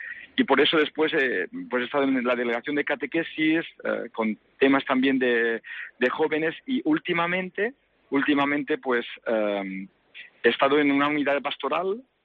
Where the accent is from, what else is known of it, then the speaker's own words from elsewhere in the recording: Balearic Islands, Spain; yo soy de Mallorca, de la diócesis de Mallorca, sacerdote diocesano, he sido hasta ahora de la diócesis de Mallorca